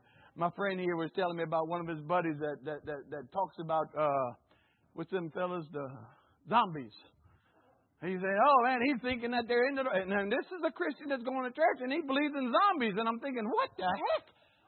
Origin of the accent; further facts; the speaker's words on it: New Orleans, Louisiana, United States; See, I'm from New Orleans. We called it neutral ground.